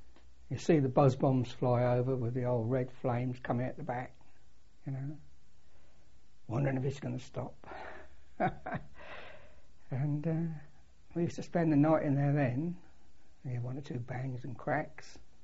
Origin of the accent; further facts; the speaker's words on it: St Ives, East of England, United Kingdom; I was born in St Ives, near Cambridge, 22nd of May, 1932.